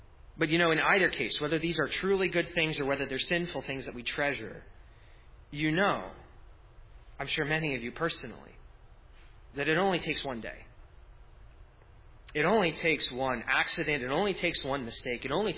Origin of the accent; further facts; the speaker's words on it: New Jersey, United States; now in Sunnyvale, United States; I growing up in New Jersey, I just read about the people in Silicon Valley